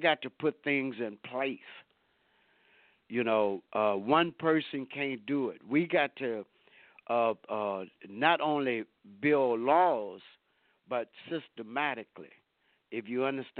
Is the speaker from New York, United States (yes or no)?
no; Lake Charles, Louisiana, United States; I know one guy up there in my hometown. I was raised in a little town called Lake Charles, Louisiana.